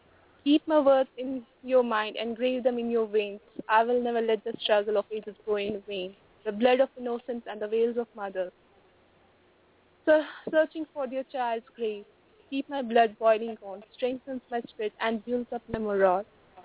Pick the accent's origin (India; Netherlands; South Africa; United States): India; Jammu and Kashmir; And I'm from Indian-occupied Kashmir.